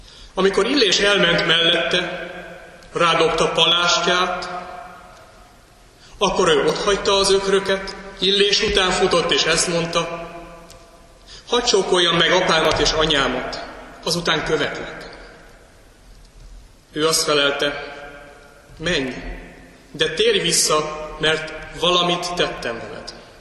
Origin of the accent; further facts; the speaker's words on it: Pomáz, Pest, Hungary; ott álltam szülővárosom Pomáz vasútállomásán